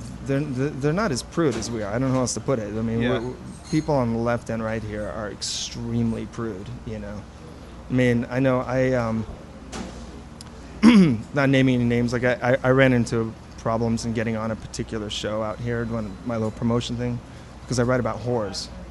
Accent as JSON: {"language": "English", "country": "Russia", "said": "We're listened to more because we came from Russia."}